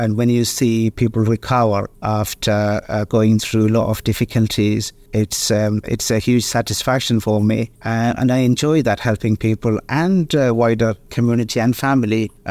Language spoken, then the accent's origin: English; Kerala, India; moved away as an adult; now in United Kingdom; I was born in India, Kerala, the southern state, India. I studied in India and completed my primary education, and I was qualified as a nurse.